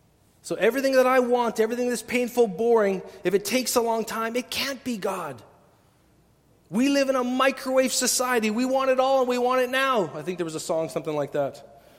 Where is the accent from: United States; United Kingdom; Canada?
Canada; Saskatchewan; I grew up in Saskatchewan. I don't like Ontario. It's okay to say. I came to Ontario to work, and then I was happy to go back home.